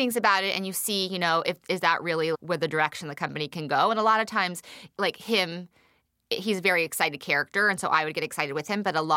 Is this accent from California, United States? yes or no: yes; Beverly Hills, California, United States; I am not from Harlem. Like, they're like I'm like, I am from Beverly Hills, a Jewish girl from Beverly Hills.